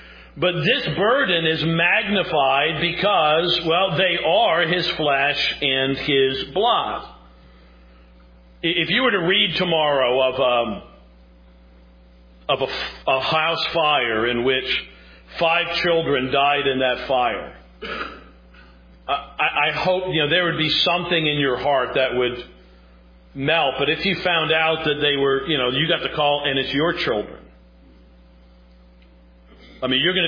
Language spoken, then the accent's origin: English; New York, United States; Who are my people? I'm from New York.